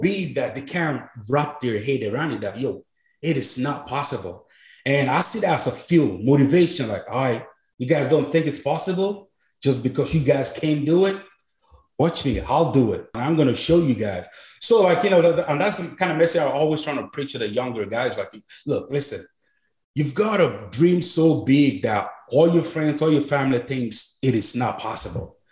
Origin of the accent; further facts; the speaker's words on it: Connacht, Ireland; Growing up in Mayo as well